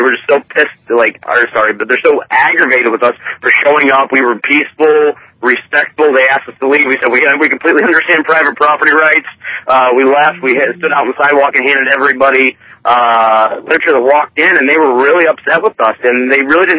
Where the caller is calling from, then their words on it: Athens, Ohio, United States; I'm calling from Athens, Ohio